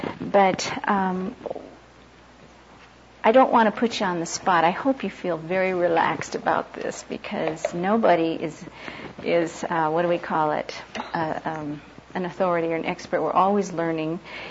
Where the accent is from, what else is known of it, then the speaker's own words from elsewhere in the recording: Los Angeles, California, United States; I grew up in Los Angeles and met the NAVs and so forth there.